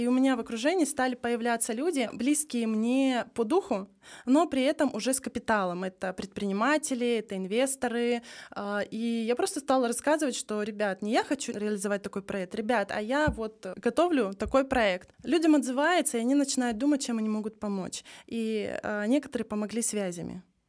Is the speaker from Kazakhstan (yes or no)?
yes; Kazakhstan; moved away as an adult; now in Russia; я вообще сама родом с Казахстана. И в 24 года как раз я переехала в Россию